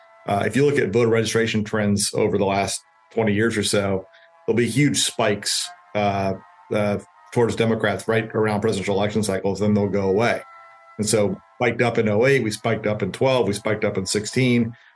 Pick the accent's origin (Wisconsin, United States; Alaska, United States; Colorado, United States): Wisconsin, United States; Milwaukee; now in Tampa, United States; Well, I'm from Milwaukee, but I now live in South Tampa. When I was a kid, we'd go to Bucks Bears games because it was a Bears home game.